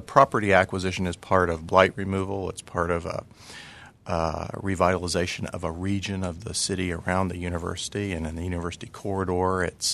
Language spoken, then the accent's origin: English; North Carolina, United States; now in Flint, United States; I came from North Carolina, and in my past I've had a role with the governor of North Carolina